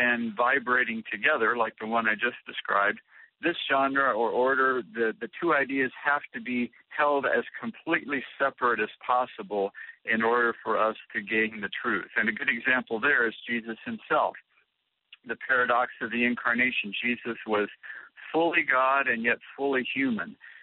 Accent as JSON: {"language": "English", "region": "Nebraska", "country": "United States", "tie": "born or raised there", "said": "when I was growing up in Nebraska, my grandfather would dig post holes for all the fences on the farm"}